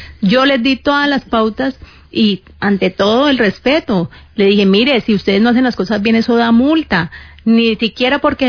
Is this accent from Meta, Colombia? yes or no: no; Cali, Valle del Cauca, Colombia; nosotros como caleños